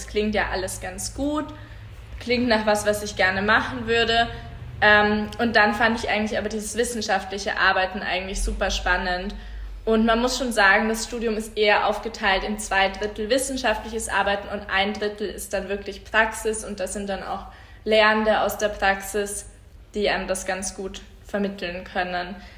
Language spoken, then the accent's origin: German; Bavaria, Germany; moved away as an adult; now in Vienna, Austria; ich bin in einer Kleinstadt in Bayern aufgewachsen.